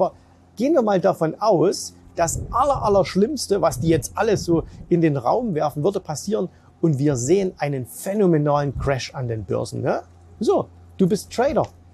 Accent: Dubai, United Arab Emirates; now in Germany; auch in meiner Heimat Dubai ist viel Unsicherheit

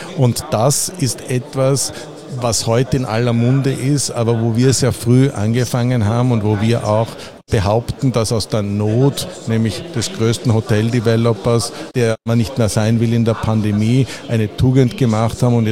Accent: Salzburg, Austria; Ich selber bin Salzburger

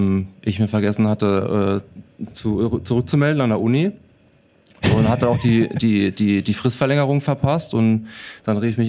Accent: Landau, Rhineland-Palatinate, Germany; Ich komme aus Landau, aus der schönen Pfalz.

